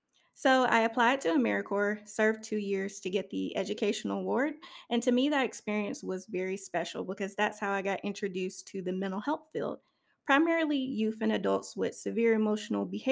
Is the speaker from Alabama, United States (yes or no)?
yes; Alabama, United States; accent: Southern; I'm 28 years old, and I was born and raised in Alabama. You may or may not hear that Southern accent.